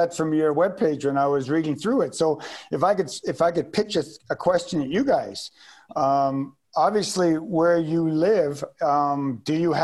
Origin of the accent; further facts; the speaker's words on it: Victoria, British Columbia, Canada; I'm a registered nurse, and I grew up on the West Coast. So Victoria, Vancouver Island, off in the, if you know the West Coast of Victoria or BC. Mm-hmm. So I grew up in the 70s